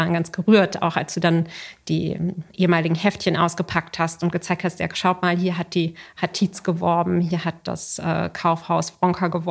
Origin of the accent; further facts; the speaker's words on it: Frankfurt, Hesse, Germany; Ich bin als Jüdin in Frankfurt aufgewachsen